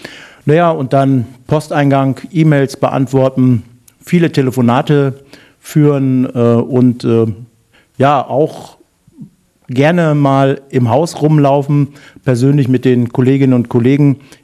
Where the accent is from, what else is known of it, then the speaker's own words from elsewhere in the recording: North Rhine-Westphalia, Germany; born there; also born or lived in Saxony; Gebürtiger Ostwestfale und seit 1997 in Sachsen beruflich beheimatet und seit ungefähr 20 Monaten hier. Also es ist halber Weg wieder zurück in die alte Heimat.